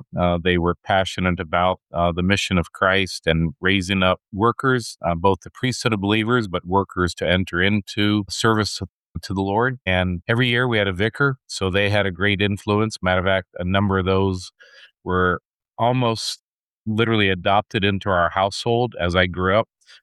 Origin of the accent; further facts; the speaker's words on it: Gainesville, Florida, United States; Right here in Florida, Gainesville, about 2 hours from our district office.